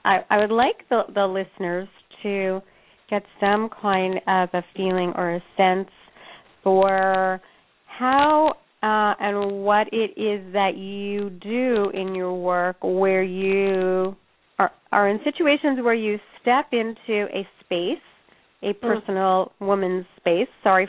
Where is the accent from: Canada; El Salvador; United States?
Canada; I think our backgrounds were similar, but I'm from Canada.